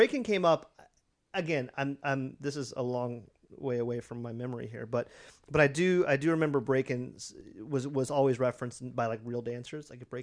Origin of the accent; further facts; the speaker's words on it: the South, United States; Yeah, I do. I'm from the South.